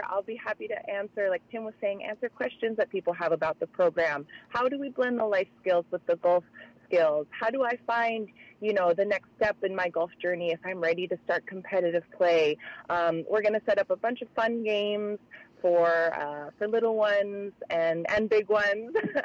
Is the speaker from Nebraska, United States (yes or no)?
no; Kihei, Hawaii, United States; because I grew up in Kihei.